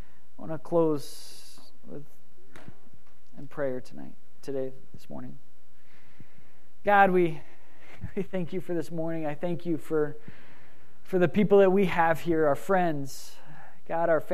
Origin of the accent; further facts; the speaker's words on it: United States; That yes, we are from the United States, and yes, we have been approved by the Costa Rican government to be here, but we're still not permanent.